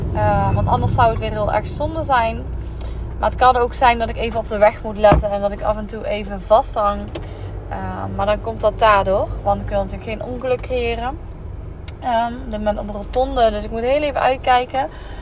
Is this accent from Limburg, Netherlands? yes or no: yes; Limburg, Netherlands; now in Eindhoven, Netherlands; Ik woon nu bijna 2 jaar samen met mijn vriend Sergio in Eindhoven. Ik kom oorspronkelijk uit Limburg.